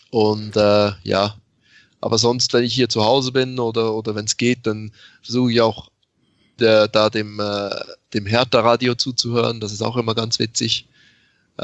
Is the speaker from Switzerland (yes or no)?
yes; Switzerland; Ja, es ist so, dass ich tatsächlich in der Schweiz aufgewachsen bin. Und habe zwar schon im Ausland gelebt, aber nie in Deutschland oder geschweige denn Berlin.